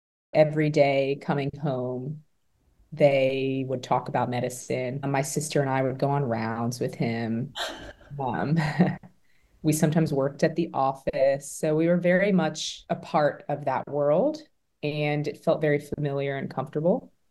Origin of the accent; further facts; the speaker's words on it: Atlanta, Georgia, United States; I am from the Atlanta area. My whole family is here.